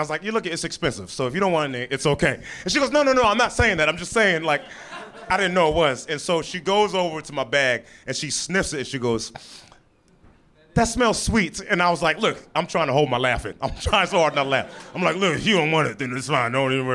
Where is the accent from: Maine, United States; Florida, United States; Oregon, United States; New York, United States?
Oregon, United States; Portland; born there; Yeah, I was born in Portland and they didn't have that at first, you know?